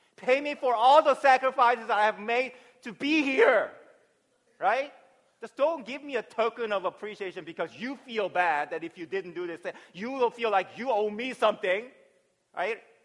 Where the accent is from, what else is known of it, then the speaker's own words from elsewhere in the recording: Virginia, United States; I came to Washington, a state I've never been to because I grew up in Virginia, East Coast, right?